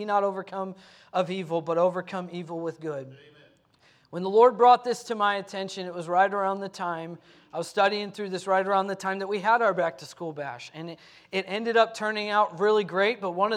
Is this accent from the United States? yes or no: yes; United States; they look at me different because I'm an American.